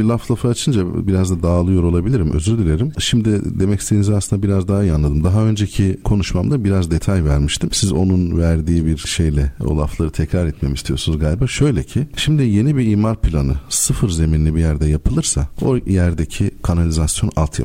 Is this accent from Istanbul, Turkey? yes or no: no; Elazığ, Turkey; Ben Elazığlıyım.